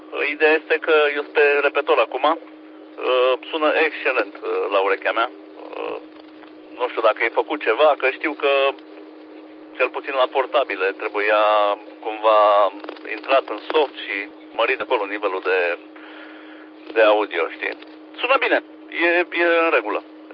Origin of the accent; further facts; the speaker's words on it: Brașov, Brașov County, Romania; now in Timișoara, Romania; Eu sunt acum în Timișoara, sunt din Brașov, dar sunt momentan în Timișoara mobil.